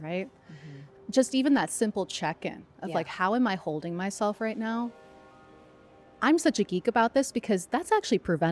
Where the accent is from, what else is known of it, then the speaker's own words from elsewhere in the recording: Ohio, United States; Like I grew up right around Oak Openings. And so I was always surrounded by it, but I never had that like awe moment, right?